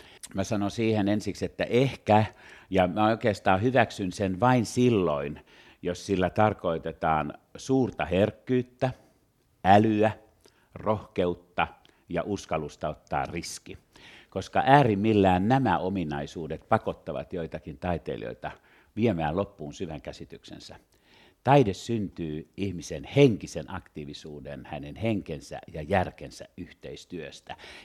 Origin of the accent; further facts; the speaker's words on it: Pori, Satakunta, Finland; mehän olemme molemmat kotoisin Porista.